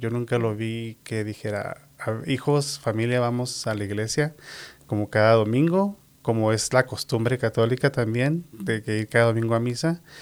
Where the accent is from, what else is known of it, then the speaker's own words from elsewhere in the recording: Guadalajara, Jalisco, Mexico; Mi mamá llegó a la ciudad de Guadalajara, conoció a mi papá, y ahí fue donde empezó la familia. Y yo soy, somos originarios de Guadalajara, Jalisco.